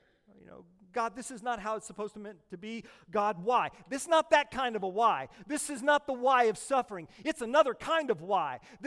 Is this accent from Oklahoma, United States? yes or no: yes; Oklahoma, United States; I'm American, and no, I'm Midwestern, and I'm from Oklahoma, and I went to Holland Hall in Oklahoma.